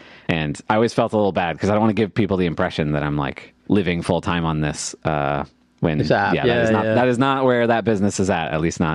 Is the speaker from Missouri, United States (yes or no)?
yes; St. Louis, Missouri, United States; And I always have to say, like, I'm from the States, and they get excited, and they're like, oh, like L.A.? And it's like, no. Oh, like New York? No. And then it's like, I always say St. Louis and Missouri